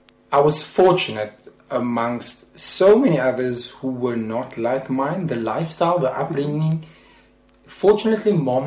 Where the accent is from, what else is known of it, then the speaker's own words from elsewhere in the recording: Cape Town, Western Cape, South Africa; born and bred in the Cape.